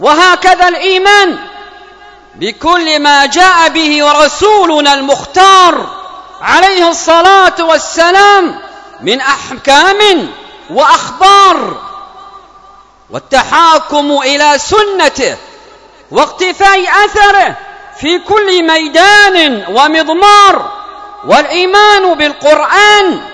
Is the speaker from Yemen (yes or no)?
yes; Yemen; اللهم ادفع عن بلادنا اليمن وسائر بلاد